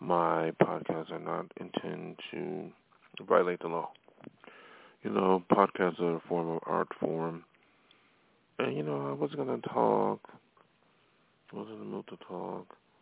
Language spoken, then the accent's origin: English; Buffalo, New York, United States; now in Los Angeles, United States; I've been in L.A. a very long time, so this is my hometown. It's not Buffalo. Buffalo don't. I respect Buffalo, but Buffalo is in the past, not the present.